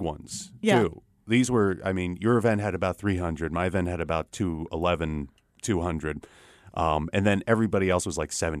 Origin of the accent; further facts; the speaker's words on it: Brighton Beach, New York, United States; Brighton Beach.